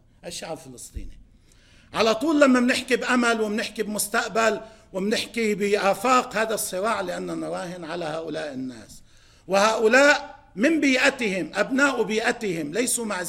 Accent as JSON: {"language": "Arabic", "country": "Lebanon", "said": "بدهم يساعدونا كلبنانيين"}